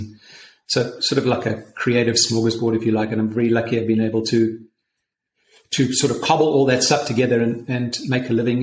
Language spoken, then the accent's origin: English; South Africa; growing up in South Africa